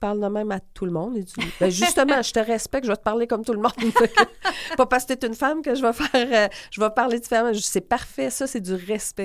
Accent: Montreal, Quebec, Canada; Je viens de Saint-Henri-Pointe-Saint-Charles. Je viens pas d'un quartier facile.

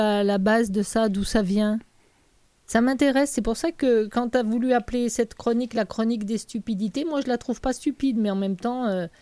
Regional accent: France; moved away; je me rends compte qu'on a émigré de la France et on est immigrant quand on est ici.

